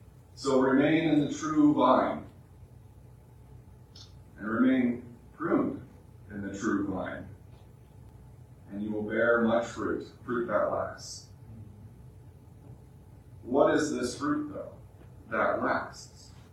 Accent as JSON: {"language": "English", "region": "Washington", "country": "United States", "tie": "born or raised there", "said": "I grew up in Washington State, and it's known as the apple capital of the world, particularly the very center of it."}